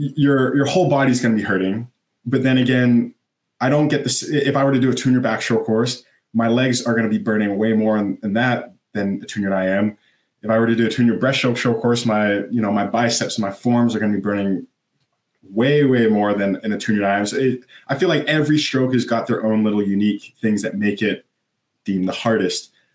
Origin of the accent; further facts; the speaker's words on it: Canada; obviously, being Canadian, you go to a Canadian university and kind of swim with U Sports, or do you go down to the NC2A route? Being up in Canada